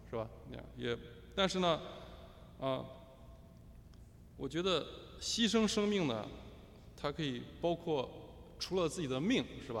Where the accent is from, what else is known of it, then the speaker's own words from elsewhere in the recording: Luoyang, Henan, China; 那我的家乡呢有一处坟墓，我的家乡当然它这个是古都，所以有很多坟墓了，是吧？